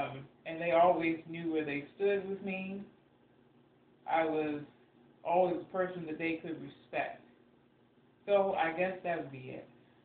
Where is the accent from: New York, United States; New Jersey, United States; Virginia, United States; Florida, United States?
Virginia, United States; Longfield; I grew up in Longfield, Virginia for the first three or four years of my life.